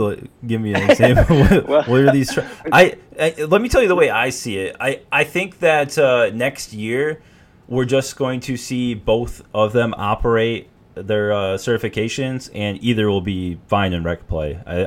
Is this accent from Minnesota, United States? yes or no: no; Michigan, United States; they're a company out of Grand Rapids, Michigan, so in my home state.